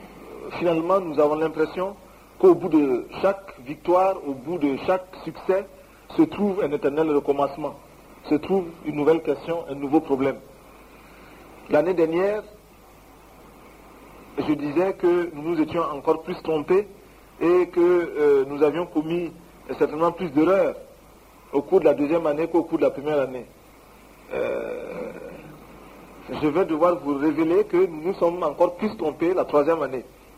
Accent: Burkina Faso; Beaucoup d'élèves, beaucoup de jeunes gens viennent étudier chez nous au Burkina Faso

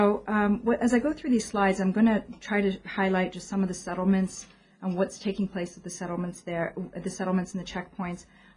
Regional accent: Canada; I was born and raised in Canada

